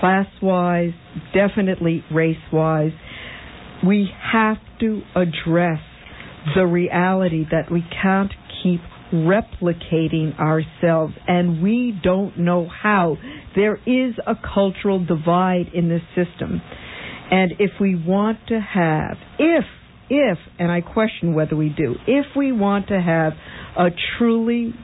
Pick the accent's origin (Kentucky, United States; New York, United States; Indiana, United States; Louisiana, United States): New York, United States; Westchester; Okay, hi. … from Westchester.